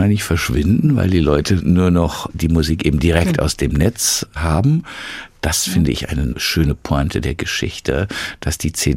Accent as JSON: {"language": "German", "town": "Mainz", "region": "Rhineland-Palatinate", "country": "Germany", "tie": "born or raised there", "said": "Ich bin als geborener Mainzer wirklich so mit der Fasnacht aufgewachsen."}